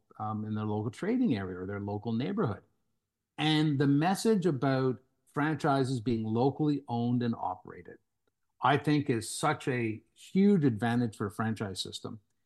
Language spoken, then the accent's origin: English; Montreal, Quebec, Canada; Yeah, it is in Montreal. That's my hometown.